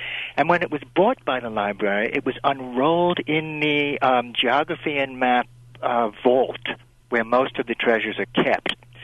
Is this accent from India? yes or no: yes; India; When I was growing up in India, that's where our apples came from.